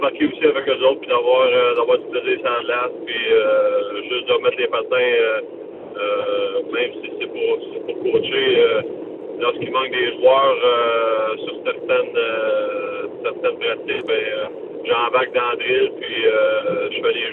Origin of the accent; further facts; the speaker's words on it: Sorel, Quebec, Canada; now in Saint-Robert, Canada; Oui, je viens de Sorel, j'habite présentement Saint-Robert.